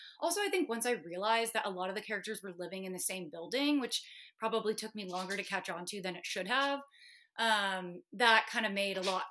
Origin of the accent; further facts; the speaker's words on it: Austin, Texas, United States; I live in Austin and I grew up in Austin. And when I was growing up here, Austin was more of a small town